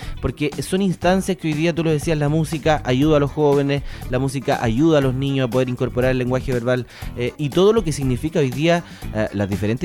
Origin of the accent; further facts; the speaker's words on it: Chile; Crecimos acá en Chile, un poco por lo con menos.